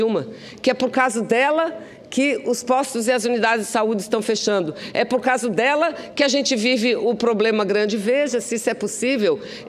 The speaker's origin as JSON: {"language": "Portuguese", "region": "Amazonas", "country": "Brazil", "said": "governo do Amazonas, governador José Melo, não está nem um pouco preocupado em colaborar com a gente da minha terra."}